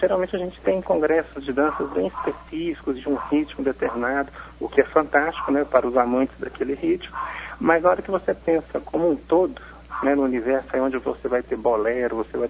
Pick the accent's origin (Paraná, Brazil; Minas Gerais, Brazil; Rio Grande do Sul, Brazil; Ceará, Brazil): Minas Gerais, Brazil; Belo Horizonte; Por isso a escolha de Belo Horizonte e minha cidade natal também.